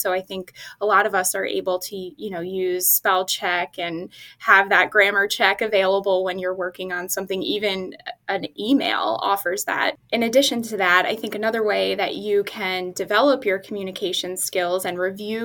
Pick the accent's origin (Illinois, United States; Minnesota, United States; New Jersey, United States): New Jersey, United States; moved away as an adult; now in Syracuse, United States; I came here from New Jersey to pursue my undergraduate degree in public relations and political science